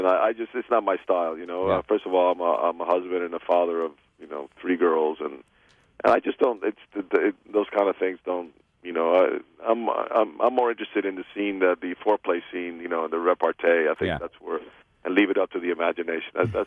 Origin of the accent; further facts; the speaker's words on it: Florida, United States; also born or lived in Havana, Cuba; now in Los Angeles, United States; I live in Los Angeles, yeah. But I was born in Havana, grew up in South Florida, and still have a home there